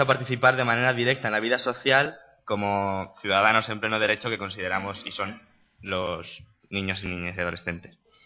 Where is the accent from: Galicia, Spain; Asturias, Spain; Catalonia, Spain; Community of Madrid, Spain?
Community of Madrid, Spain; Rivas-Vaciamadrid; Venimos de Rivas y hemos venido a explicaros un poco el proyecto